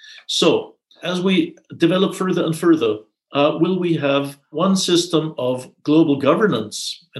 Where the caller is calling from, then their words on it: Austria; I'm speaking from Austria.